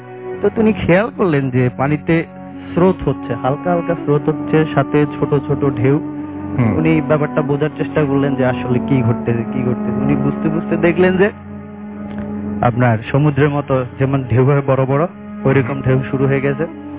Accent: Mirpur, Dhaka Division, Bangladesh; মিরপুর থেকে আসছি।

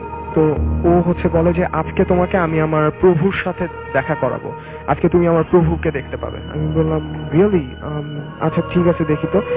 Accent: Bangladesh; এসেছি বাংলাদেশ থেকে।

